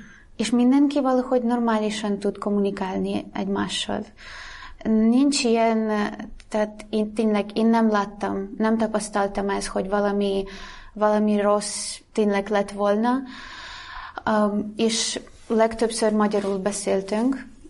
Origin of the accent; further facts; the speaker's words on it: Zaporizhzhia, Zaporizhzhia Oblast, Ukraine; Hungarian is a second language; én zaporizsai, Kelet-Ukrajnából jöttem, igen. És nem tudtam annyira sokat kárpátaljaiakról. Tudtam, hogy van sok kisebbség, és amúgy én örmény kisebbségben is nőttem fel